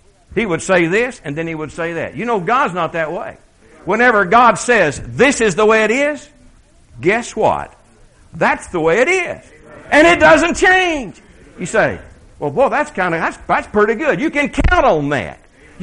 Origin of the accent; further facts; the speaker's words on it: the South, United States; I'm from the South.